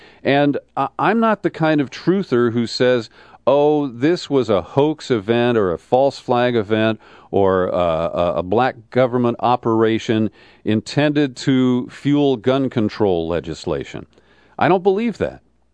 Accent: Cincinnati, Ohio, United States; And when I grew up in Cincinnati in the 1950s

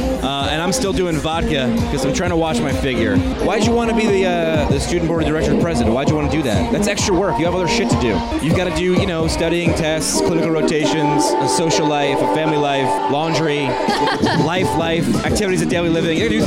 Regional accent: New York, United States; I'm from New York.

